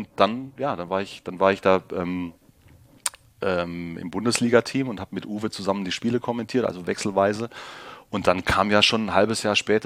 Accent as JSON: {"language": "German", "town": "Ehingen", "region": "Baden-Württemberg", "country": "Germany", "said": "Und ich komme aus Ehingen und habe da auch Handball gespielt."}